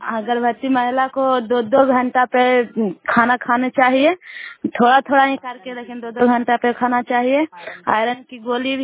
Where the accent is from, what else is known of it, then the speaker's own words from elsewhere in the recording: Fatehpur, Bihar, India; घर फतेहपुर, पंचायत मकरौता, जिला नालंदा, पसरा ब्लॉक की निवासी हूँ।